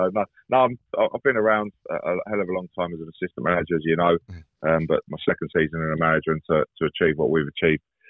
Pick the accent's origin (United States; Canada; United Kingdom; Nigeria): United Kingdom; Barnet, London; I'm from Barnet originally